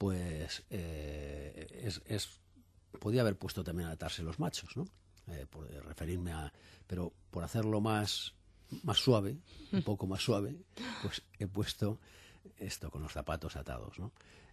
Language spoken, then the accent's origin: Spanish; Spain; sí estoy en la preocupación como todo español, creo, al menos todo español de bien